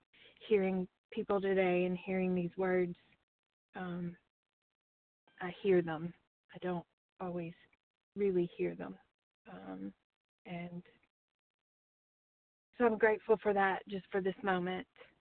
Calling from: Alabama, United States; and I'm calling from Alabama.

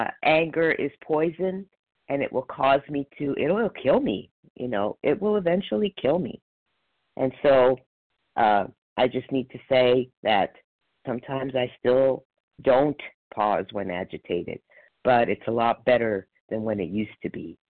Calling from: Palmdale, California, United States; I am calling from Palmdale, California.

